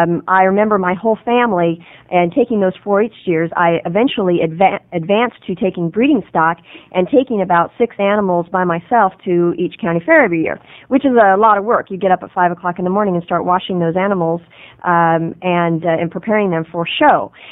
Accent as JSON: {"language": "English", "town": "Dufur", "region": "Oregon", "country": "United States", "tie": "born or raised there", "said": "I grew up in Dufour, Oregon. I went to high school. High school consisted of 55 students, 14 in my class."}